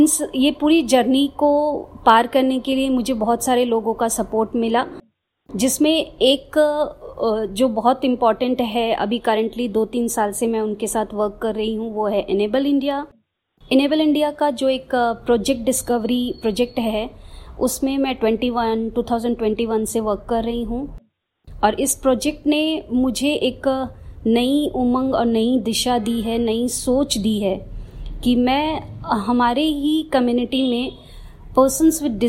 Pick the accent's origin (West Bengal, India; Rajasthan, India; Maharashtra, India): West Bengal, India; Siliguri; और मैं सिलीगुड़ी वेस्ट बंगाल से हूँ। मैं प्रेरणा एजुकेशनल सेंटर में अभी वर्क कर रही हूँ। मैं यहाँ 2014 को ज्वाइन करी थी पहली बार और मैं टोटली ब्लाइंड हूँ।